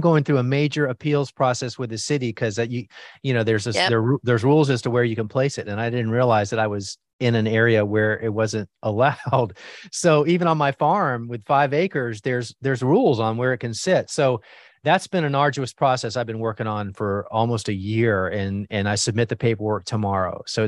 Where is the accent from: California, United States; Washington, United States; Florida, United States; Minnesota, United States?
Florida, United States; Miami; And I'm a gardener to the core. And that started when I was 8 years old growing up in Miami.